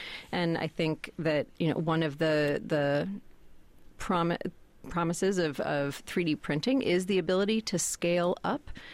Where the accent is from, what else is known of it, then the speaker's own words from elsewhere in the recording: Baltimore, Maryland, United States; There's one in my hometown of Baltimore.